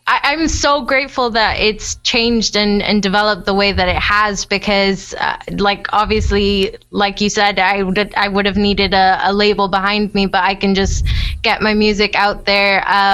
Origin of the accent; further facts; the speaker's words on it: North Side, Cayman Islands; moved away; I was born in Northside, lived there for, grew up there pretty much, and then we moved over here to do for my education and stuff, college and uni.